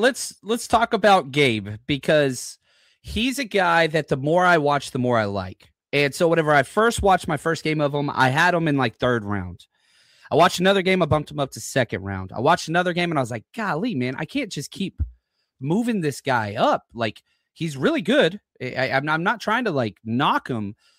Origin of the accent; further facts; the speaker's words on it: Texas, United States; Well, I'm from Texas, so it's not my thing.